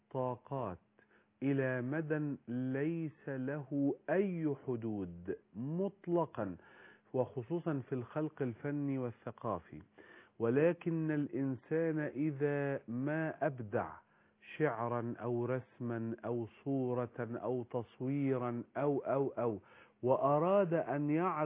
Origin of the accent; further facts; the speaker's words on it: Egypt; احنا مصريين، احنا شعب مصري